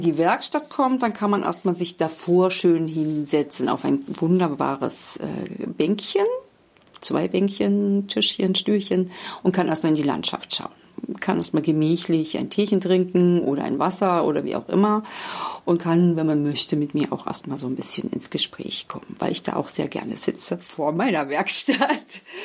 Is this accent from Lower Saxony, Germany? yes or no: no; Wangelin, Mecklenburg-Vorpommern, Germany